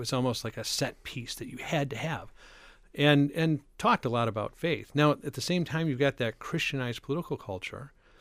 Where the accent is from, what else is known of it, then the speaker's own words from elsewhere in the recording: Detroit, Michigan, United States; now in Alaska, United States; I came down from Detroit and Michigan, like Alaska, doesn't have the death penalty.